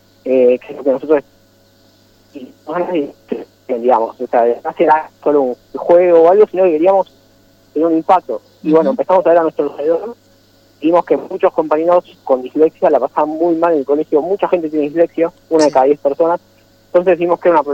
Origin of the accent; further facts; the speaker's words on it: Buenos Aires, Argentina; tengo 17 años, estoy en quinto año, ya estoy por terminar la secundaria. Soy de Buenos Aires, Argentina, acá en Capital, vivo en Villa Pueyrredón, que es un barrio de la ciudad. Fui al colegio en Belgrano.